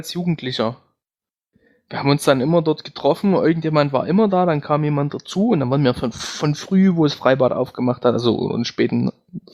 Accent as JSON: {"language": "German", "region": "Saxony", "country": "Germany", "said": "Bei uns im Vogtland sagt man, das ist ein Hitch."}